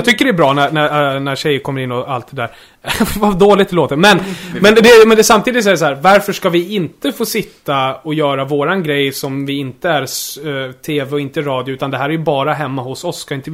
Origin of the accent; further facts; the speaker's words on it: Uppsala, Uppsala County, Sweden; now in Stockholm, Sweden; jag är ju från Uppsala, liksom så här, Uppsala så, och bara flyttat till Stockholm, känner ingen, helt själv.